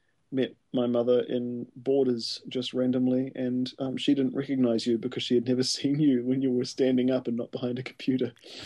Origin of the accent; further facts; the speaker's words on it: Christchurch, Canterbury, New Zealand; I grew up in Christchurch, of course.